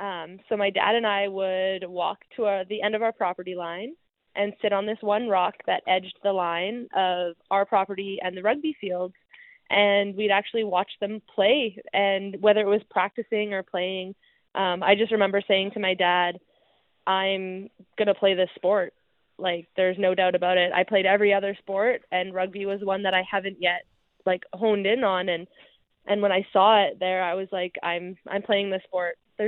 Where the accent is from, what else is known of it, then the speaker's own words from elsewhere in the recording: Williams Lake, British Columbia, Canada; Yeah, I mean, I was born and raised in Williams Lake. My parents were both born and raised there.